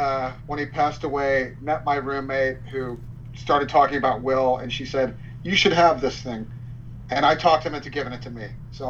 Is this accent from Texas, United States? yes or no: yes; Houston, Texas, United States; I went to see … opening in my hometown of Houston.